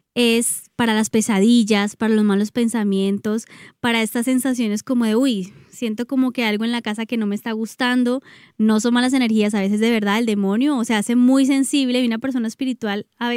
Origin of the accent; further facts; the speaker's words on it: Cali, Valle del Cauca, Colombia; aquí en Cali, yo soy caleña, por eso me atrevo a decirlo, yo soy de Cali.